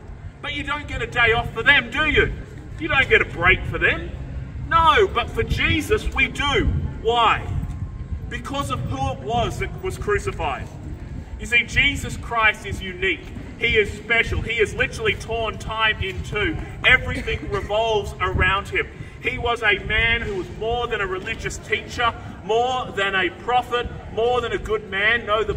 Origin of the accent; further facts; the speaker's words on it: Australia; I'm from Australia.